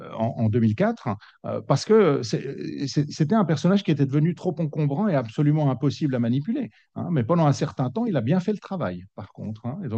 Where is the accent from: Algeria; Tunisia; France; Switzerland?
Switzerland; Moi, je suis suisse.